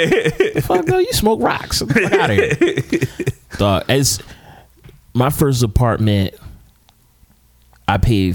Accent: Philadelphia, Pennsylvania, United States; I'm from Uptown. That used to be, fucking Noam Chomsky grew up in my neighborhood. Uptown, or West Oak Lane, used to be like a Jewish area.

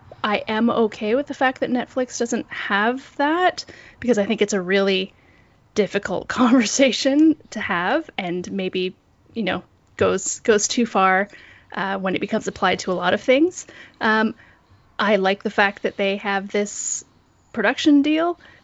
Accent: Canada; I am a Canadian.

